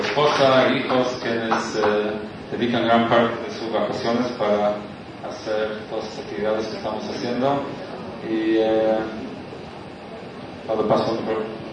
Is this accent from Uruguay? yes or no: yes; Montevideo, Uruguay; Digo, yo soy de Montevideo, amigo de Buenos Aires.